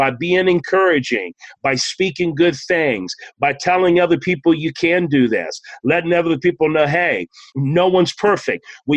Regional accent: United States; Of course, I'm Native American, so it'd be a great honor, just not only for me, but I represent a whole nation of people, the Native American nations, First Nations, and all indigenous people.

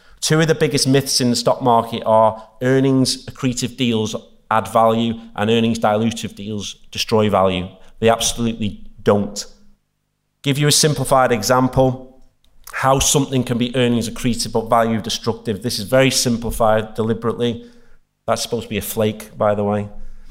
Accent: Warrington, North West England, United Kingdom; This is Warrington PLC, which is my hometown.

